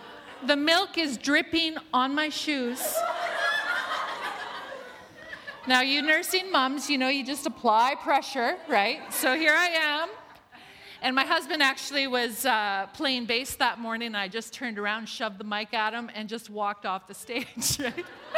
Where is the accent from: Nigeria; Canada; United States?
Canada; I think that we as Canadian women can relate to that, can we not?